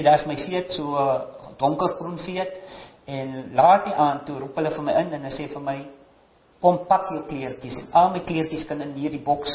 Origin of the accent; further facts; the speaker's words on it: Paternoster, Western Cape, South Africa; born there; Ek is gebore in die kant van Paternoster, so Westkusklong.